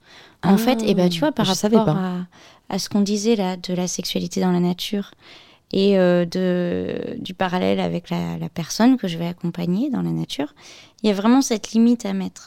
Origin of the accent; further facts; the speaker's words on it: Auvergne-Rhône-Alpes, France; Mais en fait, je suis auvergnate, et donc l'Auvergne, c'est une terre celte